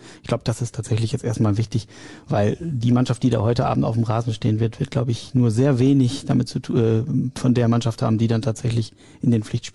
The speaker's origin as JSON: {"language": "German", "town": "Ahlen", "region": "North Rhine-Westphalia", "country": "Germany", "tie": "born or raised there", "said": "Ich bin gebürtiger Ahlener"}